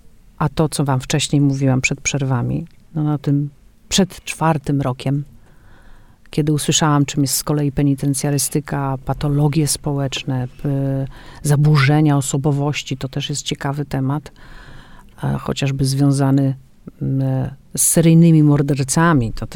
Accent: Pomeranian Voivodeship, Poland; wyprowadziłam się na Warmii i Mazur, chociaż jestem z Kaszub.

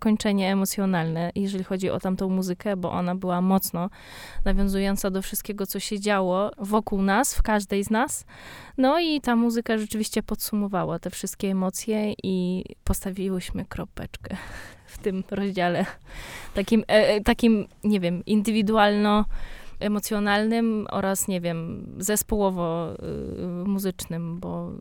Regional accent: Ukraine; now in Poland; a ja przyjechałam z Ukrainy i tego mi bardzo brakowało

